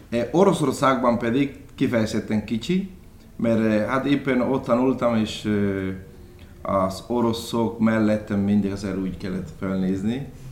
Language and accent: Hungarian; Cuba; Hungarian is a second language; now in Hungary; Én Santiago-tól 100 km-re. Nyugatra. Nyugatra, igen, nyugatra. És hát én kis faluban születtem, egy falusi gyerek vagyok. Egy nagyon szép folyó mellett, 22-23 km a tengerpartról.